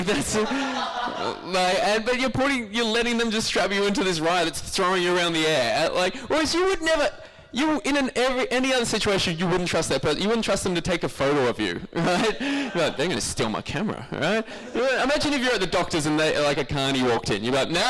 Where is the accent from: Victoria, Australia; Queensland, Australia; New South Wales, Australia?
Victoria, Australia; Geelong; I'm from Geelong. Shout out to Geelong. Anyway, I was in Geelong, which is where I grew up and where my parents still live.